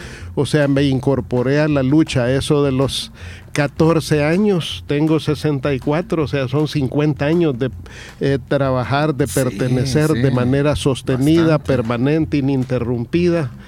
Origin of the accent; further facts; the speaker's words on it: Mejicanos, San Salvador, El Salvador; Yo soy mexicanense, o sea, nací aquí en Mexicano, oriundo de Mexicano.